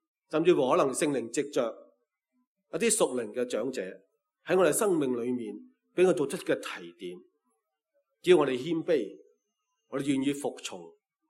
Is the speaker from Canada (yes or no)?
yes; Canada; 我係加拿大嚟嘅，所以俾你五个英文字